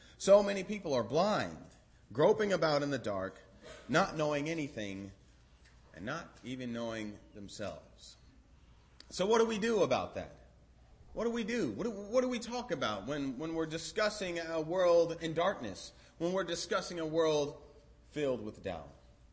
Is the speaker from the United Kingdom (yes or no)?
no; Denver, Colorado, United States; also born or lived in Tampa, Florida; now in Madison, United States; I am actually from Denver, Colorado. I moved to Tampa, Florida around 7 years ago and then went to Florida College for about 5 years